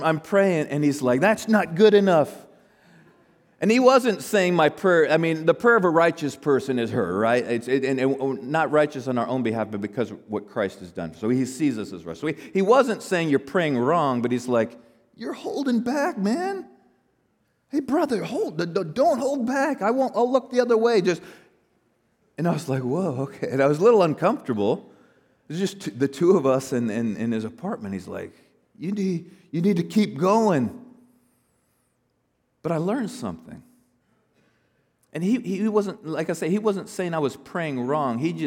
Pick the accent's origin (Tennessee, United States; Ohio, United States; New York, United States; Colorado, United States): Colorado, United States; Denver; That used to be the case for me when I grew up in Denver, so I'm a Bronco fan.